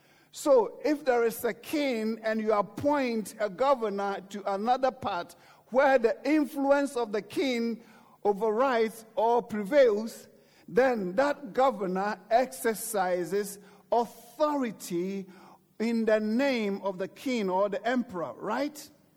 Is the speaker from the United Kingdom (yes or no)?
yes; United Kingdom; I'm British, right? So I love Britain.